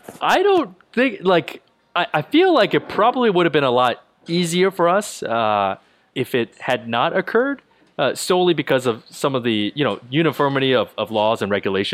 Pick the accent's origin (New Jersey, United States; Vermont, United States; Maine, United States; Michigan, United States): New Jersey, United States; also born or lived in Ohio / Baltimore; I did. So I grew up in Central Jersey. So my parents immigrated to the U.S. from Taiwan. When they first got here, we had bounced around between Ohio and Baltimore